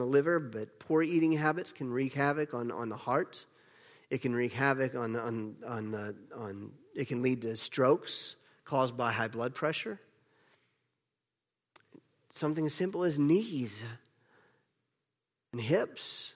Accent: the South, United States; I come from the South.

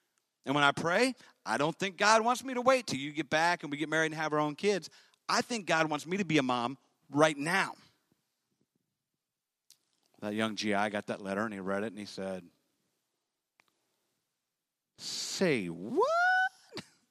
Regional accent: Maryland, United States; born there; as soon as I was born, I was placed immediately into the care of an orphanage in Western Maryland.

